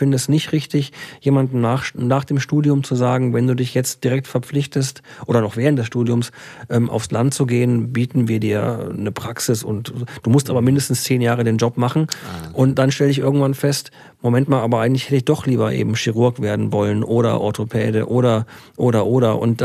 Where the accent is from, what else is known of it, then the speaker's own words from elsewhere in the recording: Bavaria, Germany; born there; ich bin ein gebürtiger Bayer.